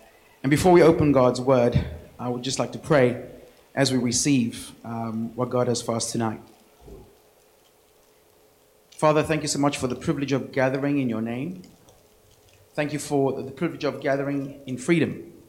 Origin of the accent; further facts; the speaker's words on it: South Africa; So I'm from South Africa, originally. And I was raised in a Christian home.